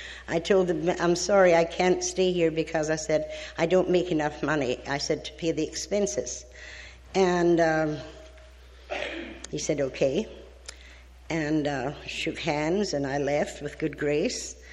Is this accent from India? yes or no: no; Scotland, United Kingdom; now in United States; I mean, I'm from Scotland. I don't know about Zuma Beach or Malibu